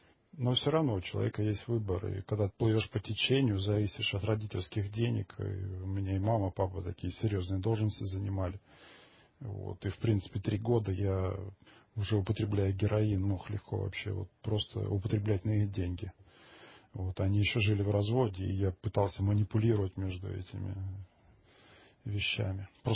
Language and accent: Russian; Belgorod Oblast, Russia; now in Moscow, Russia; Но потом приехал в Москву, я сам же из Белгородской области.